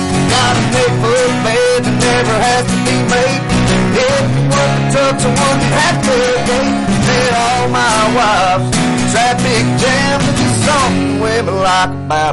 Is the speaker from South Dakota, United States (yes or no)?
no; Hueytown, Alabama, United States; I'm originally from Hueytown, Alabama.